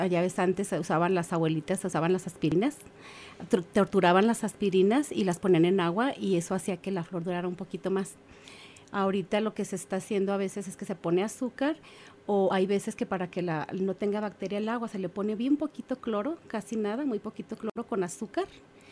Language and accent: Spanish; Guadalajara, Jalisco, Mexico; de hijo de una amiga mía de Guadalajara, yo soy de Guadalajara